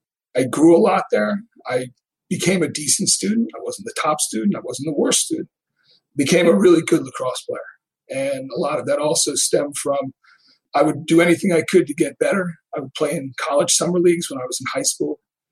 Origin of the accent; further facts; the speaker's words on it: Rye, New York, United States; I grew up in Rye, New York. My dad had grown up in Rye, New York.